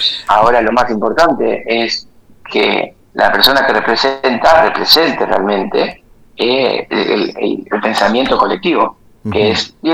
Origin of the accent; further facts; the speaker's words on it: Argentina; Como argentino me duele ver cosas que creo que no están como uno le gustaría que estén.